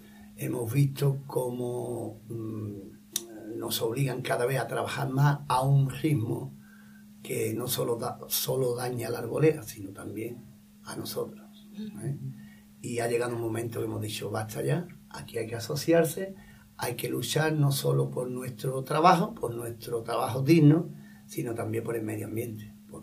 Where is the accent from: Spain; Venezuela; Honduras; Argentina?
Spain; Jimena de la Frontera, Andalusia; Tanto al alcalde de mi pueblo, a Fran Gómez, porque yo, una vez que decidimos de hacer la asociación, nos dirigimos al ayuntamiento y este nos apoyó.